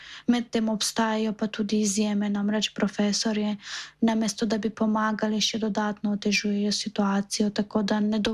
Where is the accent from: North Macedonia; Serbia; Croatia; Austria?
North Macedonia; now in Slovenia; medtem ko dodatka tudi tukaj nisem dobila, ker sem v bistvu iz Makedonije.